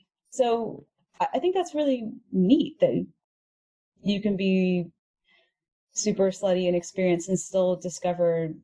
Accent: Houston, Texas, United States; growing up in Houston, Texas, there wasn't a ton.

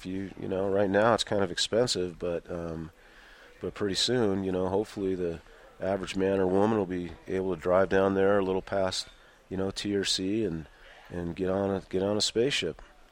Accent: Floyd, New Mexico, United States; And, you know, I'm from Floyd, New Mexico

